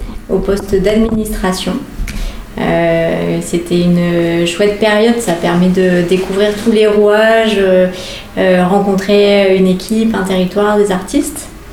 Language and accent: French; Caen, Normandy, France; now in Alençon, France; J'arrivais de la Drôme et je suis originaire de Caen. J'aime beaucoup habiter à Alençon.